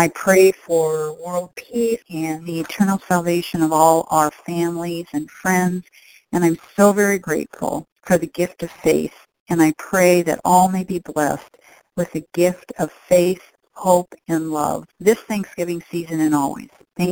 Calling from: Lincoln, Nebraska, United States; I'm calling from Lincoln, Nebraska.

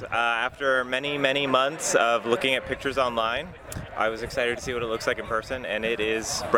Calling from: Miami, Florida, United States; I'm visiting from Miami, Florida.

